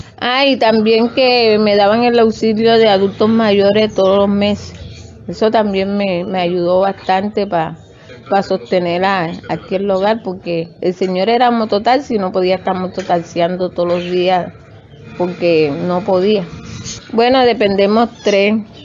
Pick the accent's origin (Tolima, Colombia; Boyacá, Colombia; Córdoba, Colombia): Córdoba, Colombia; San Bernardo del Viento; now in Cartagena, Colombia; con cédula de aquí de Cartagena, pero soy de San Bernardo del Viento, Córdoba.